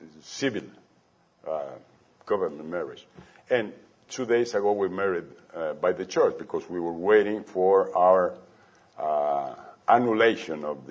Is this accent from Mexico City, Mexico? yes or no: no; Guanajuato, Mexico; English is a second language; now in United States; when you are in Guanajuato, in my hometown, and you manage to cross here, you make 8 times more, 10 times more.